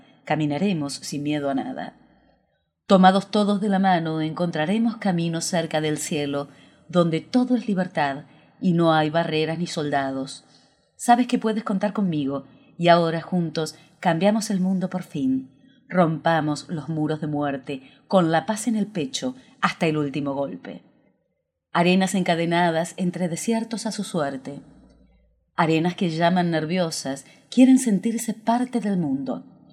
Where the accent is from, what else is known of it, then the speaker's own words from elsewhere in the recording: Argentina; desde la República Argentina.